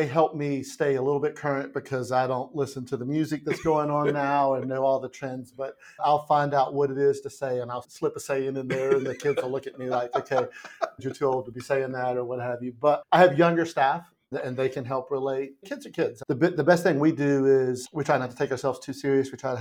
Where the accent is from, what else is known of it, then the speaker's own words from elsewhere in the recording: Virginia, United States; I mean, I grew up in Virginia, but I probably went to New York 4 or 5 times before I went to college.